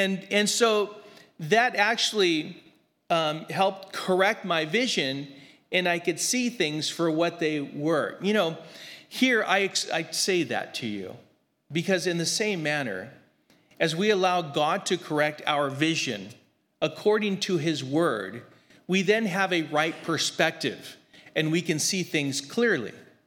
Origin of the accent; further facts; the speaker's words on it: Grand Terrace, California, United States; Here, I grew up in Grand Terrace, and so I'd make trips down to Grand Terrace.